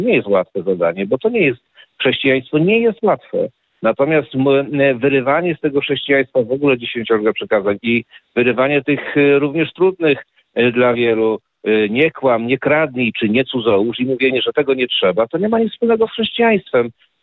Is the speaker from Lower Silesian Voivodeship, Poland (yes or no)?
yes; Lower Silesian Voivodeship, Poland; born there; bo urodziłem się w diecezji wrocławskiej